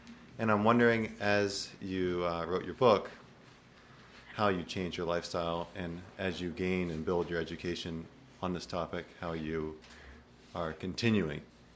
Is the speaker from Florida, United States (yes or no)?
no; Orono, Maine, United States; I'm from Orono.